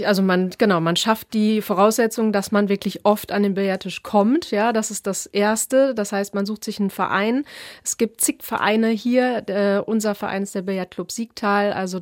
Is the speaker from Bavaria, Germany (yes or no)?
no; Essen, North Rhine-Westphalia, Germany; also ich komme aus Essen